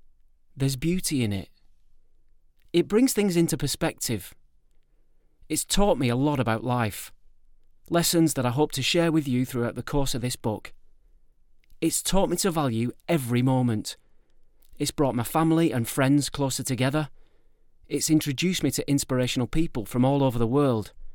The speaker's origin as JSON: {"language": "English", "town": "Bolton", "region": "North West England", "country": "United Kingdom", "tie": "born or raised there", "said": "I grew up in Bolton, and while I had a sense that I was here for a greater purpose, as a kid it didn't feel like there was a lot of opportunity"}